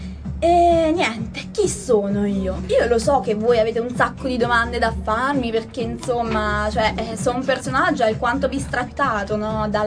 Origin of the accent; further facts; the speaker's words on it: Radicondoli, Tuscany, Italy; born there; E dovete sapere che io ho sofferto tanto da giovine. Sono nata nel 1945 a Radicondoli.